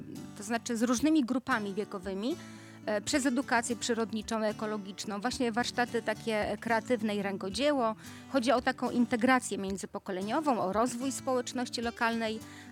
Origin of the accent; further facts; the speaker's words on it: Warmian-Masurian Voivodeship, Poland; pracowałam w szkole i w Olsztynie, bo pochodzę z tamtych stron i tutaj też w Jarosławiu, w Dobrej, na różnych placówkach.